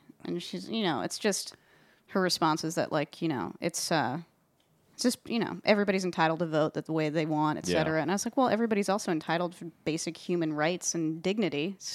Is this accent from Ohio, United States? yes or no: no; California, United States; no, I'm from California.